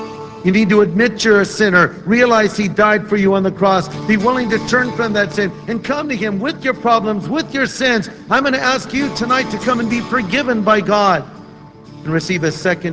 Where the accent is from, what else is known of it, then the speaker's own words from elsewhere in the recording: California, United States; born there; because I was born in California and I have a real heart for our own home state.